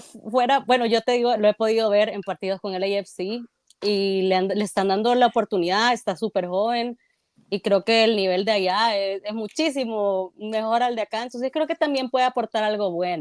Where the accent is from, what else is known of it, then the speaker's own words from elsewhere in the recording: El Salvador; como salvadoreños estamos también siempre acostumbrados a para hablar todo lo malo somos los mejores